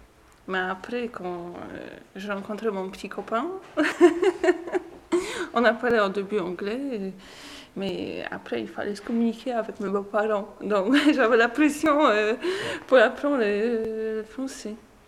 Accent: Poland; French is a second language; now in France; je viens de Pologne, j'ai 26 ans.

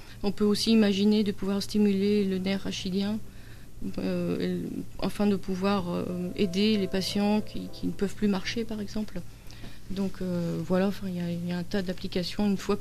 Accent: France; En tant que petit Français

